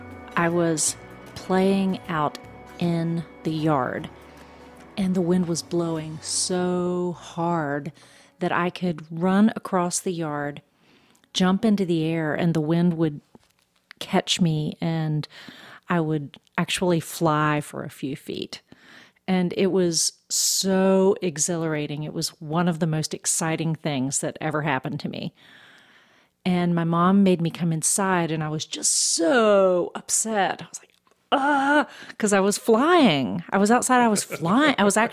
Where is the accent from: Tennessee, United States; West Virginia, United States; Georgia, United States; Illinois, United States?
West Virginia, United States; and I'm from West Virginia. We don't have tornadoes, so we're not afraid of them.